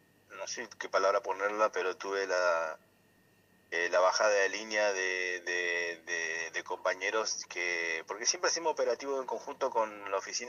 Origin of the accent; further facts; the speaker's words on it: Santo Tomé, Argentina; hoy en Santo Tomé, en mi tierra, no podemos estar